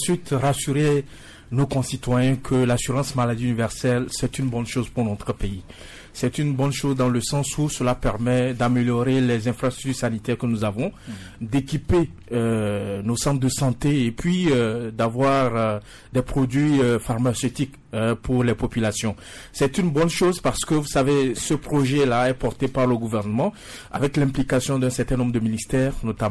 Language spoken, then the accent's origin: French; Togo; Et puisque nous sommes des Togolais, et puisque tout ce qui se passe sur le territoire togolais, nous concerne tous